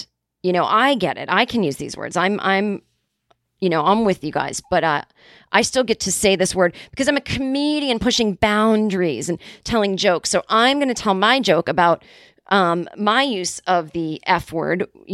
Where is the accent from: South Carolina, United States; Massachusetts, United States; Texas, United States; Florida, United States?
Massachusetts, United States; Boston; when I was growing up in Boston, I didn't even know until I was a teenager